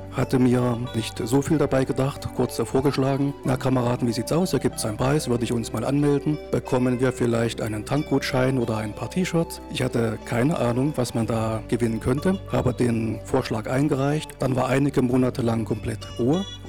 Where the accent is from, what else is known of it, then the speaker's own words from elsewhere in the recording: Meura, Thuringia, Germany; Ich komme aus Meura.